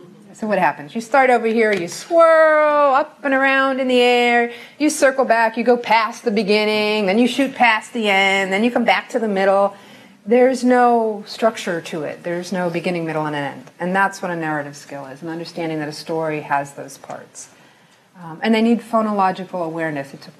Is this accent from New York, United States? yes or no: yes; New York City, New York, United States; But again, I'm from Brooklyn, and I teach this workshop in Brooklyn